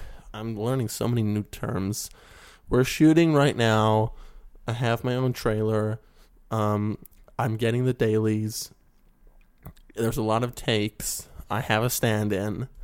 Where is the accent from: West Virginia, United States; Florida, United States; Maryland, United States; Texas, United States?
West Virginia, United States; You can tell by my accent that I'm clearly from West Virginia.